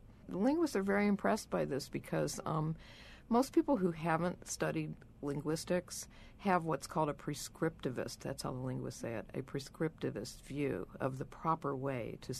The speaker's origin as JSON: {"language": "English", "town": "Houston", "region": "Texas", "country": "United States", "tie": "born or raised there", "said": "My mom was from Pittsburgh, but I was raised in Houston, so maybe there's a belt, you know."}